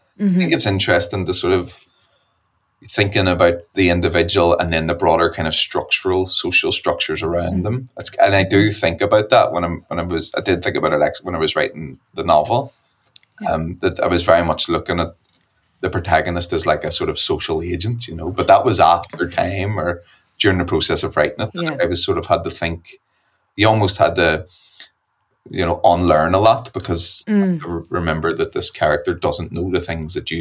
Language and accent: English; Northern Ireland, United Kingdom; I see myself as an Irish person and that's my, you know, and that's my right.